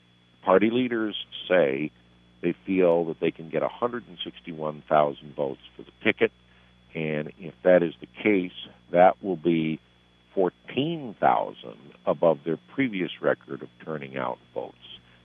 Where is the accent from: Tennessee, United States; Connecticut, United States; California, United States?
Connecticut, United States; Republicans will pick up fresh seats in my home state of Connecticut